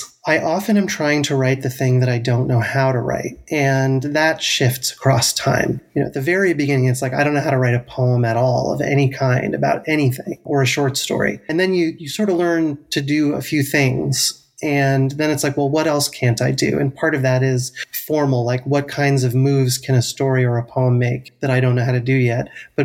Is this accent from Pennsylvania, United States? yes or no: yes; Philadelphia, Pennsylvania, United States; I'm an urban person. I grew up in West Philadelphia, and we didn't have a lot of trees, actually.